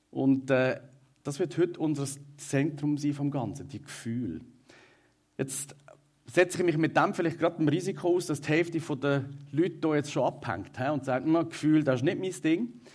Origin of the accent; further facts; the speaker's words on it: Switzerland; Und ich sage euch, wir als Schweizer 8 Millionen, wir haben also ganz einen exotischen Stromstecker mit diesen drei.